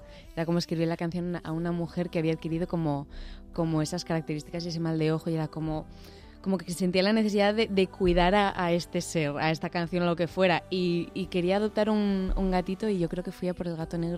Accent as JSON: {"language": "Spanish", "region": "Aragon", "country": "Spain", "said": "Yo soy aragonesa y una tradición muy bonita que existe en Zaragoza es en el Día del Pilar"}